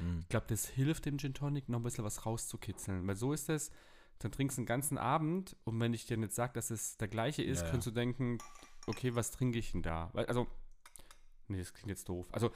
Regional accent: Markgröningen, Baden-Württemberg, Germany; Ich komme aus Markgröningen bei Stuttgart und cool.

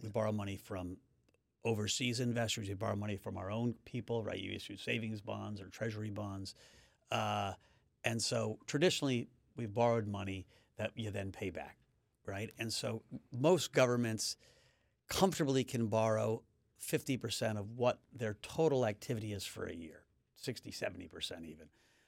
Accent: United States; Not great as an American. I wish it would turn around.

